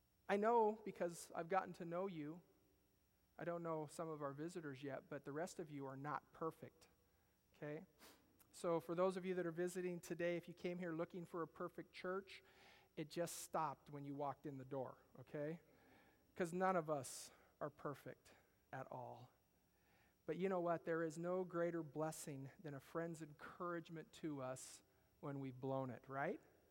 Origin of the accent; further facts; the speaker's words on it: Washington, United States; I grew up out in Washington State, and in the mountains of the Cascades, we used to do a lot of hiking and camping in the high mountains